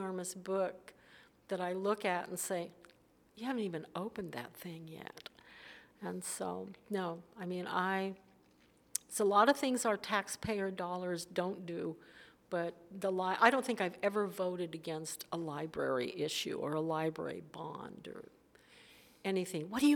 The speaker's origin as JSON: {"language": "English", "town": "Portland", "region": "Oregon", "country": "United States", "tie": "born or raised there", "said": "the growing up in Portland, the library is part of growing up in Portland"}